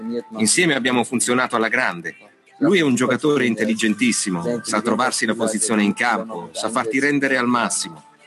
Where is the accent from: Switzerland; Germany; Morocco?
Germany; Sono cresciuto in Germania ed ho fatto tutta la trafila nelle giovanili della nazionale tedesca fino all'under 21. E quando a 19 anni sono stato preconvocato per gli europei, avevo il passaporto tedesco.